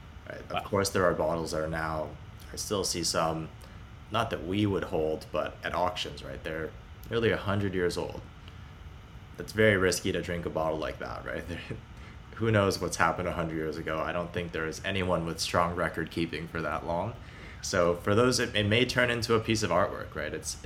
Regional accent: Beijing, China; also born or lived in Hong Kong; In terms of my background, I grew up in Beijing and Hong Kong in the 2000s

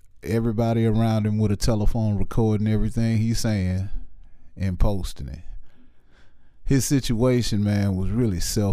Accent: Louisiana, United States; also born or lived in Natchez, Mississippi; now in Nashville, United States; Old school cat, man, from Louisiana, all over Louisiana. I was born in Mississippi, actually, Natchez, Mississippi, 601. Raised in between Vidalia, Louisiana, and New Orleans, back and forth all my life.

